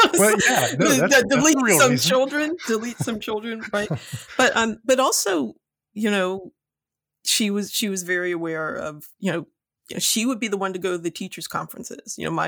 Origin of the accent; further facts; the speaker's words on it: Lorain, Ohio, United States; I grew up in Lorain, Ohio, which is just west of Cleveland.